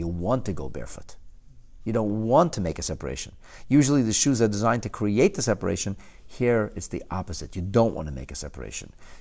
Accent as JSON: {"language": "English", "region": "New York", "country": "United States", "said": "I'm from New York. Nobody takes off the shoes in New York."}